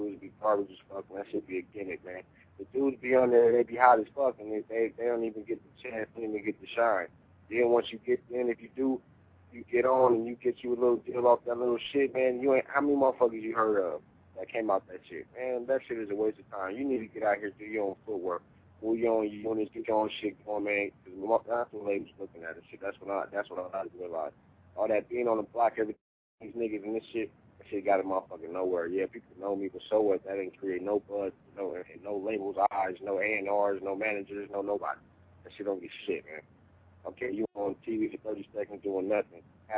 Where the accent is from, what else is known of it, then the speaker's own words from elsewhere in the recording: Inglewood, California, United States; I'm really in the streets. I'm from Inglewood. I'm a park boy.